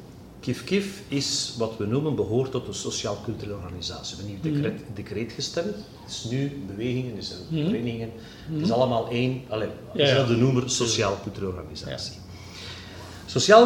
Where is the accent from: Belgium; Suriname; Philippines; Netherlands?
Belgium; Dendermonde, Flanders; uit Dendermonde.